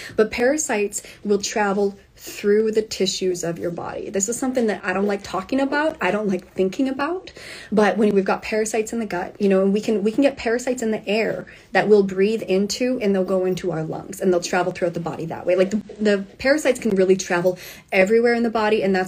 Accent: Canada; now in Tennessee, United States; Okay, so I used to live in Canada. I grew up in Canada. Now I'm in Tennessee.

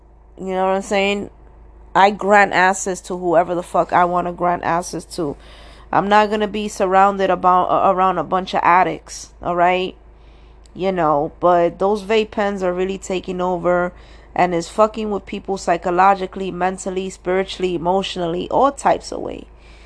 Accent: New York City, New York, United States; I come from the hood. I'm from Washington Heights, New York City. I was born 1985, you know.

